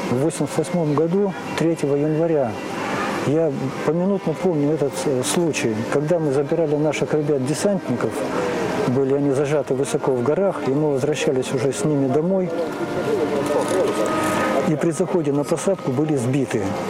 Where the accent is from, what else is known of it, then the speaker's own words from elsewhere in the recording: East Kazakhstan Region, Kazakhstan; born there; Родился я в Восточном Казахстане, и о православии там и слыхом не слыхивали.